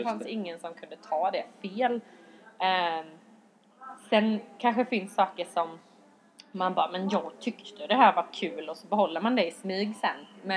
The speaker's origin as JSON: {"language": "Swedish", "town": "Jönköping", "region": "Jönköping County", "country": "Sweden", "tie": "born or raised there", "also_born_or_lived": "England / Skåne", "moved": "yes", "said": "Nej, jag är född i England. Men jag kom till Sverige när jag var typ 4. Och då flyttade jag till Jönköping. Sen flyttade jag till Skåne. Och sen Halmstad."}